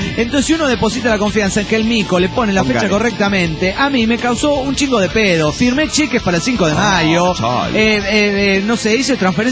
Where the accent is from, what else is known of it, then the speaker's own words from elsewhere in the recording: Culiacán, Sinaloa, Mexico; Hola, ¿cómo están? Soy el auditor de Culiacán, México.